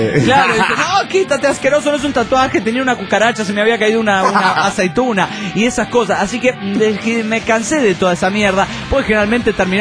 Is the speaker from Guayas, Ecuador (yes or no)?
yes; Guayaquil, Guayas, Ecuador; de Guayaquil, Ecuador.